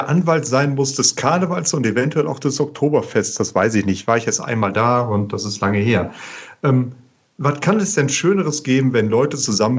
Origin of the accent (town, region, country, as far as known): Rhineland, Germany